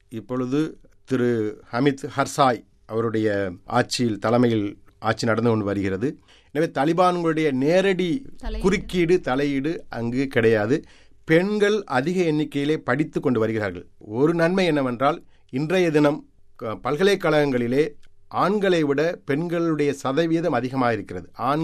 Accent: India; எங்களை பொறுத்த வரைக்கும், நாங்கள் இந்தியாவை சேர்ந்தவர்கள்.

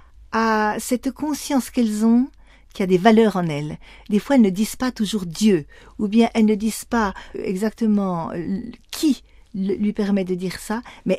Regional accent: Bourgogne-Franche-Comté, France; Je suis de Franche-Comté, en France.

